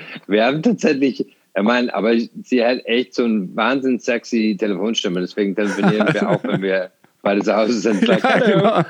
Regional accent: Templemore, Tipperary, Ireland; German is a second language; weil ich bin auf dem Land aufgewachsen, in Irland, so kleine Stadt.

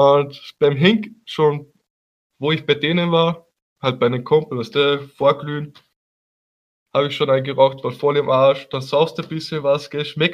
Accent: Austria; als Österreicher, stehst du da.

